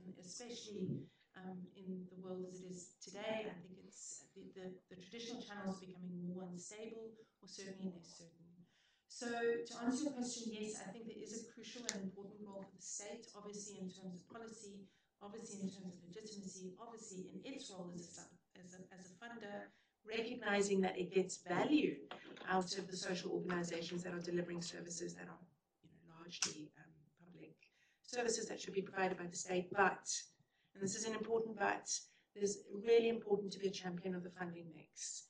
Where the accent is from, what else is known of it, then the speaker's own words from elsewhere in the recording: South Africa; I mean, I'm South African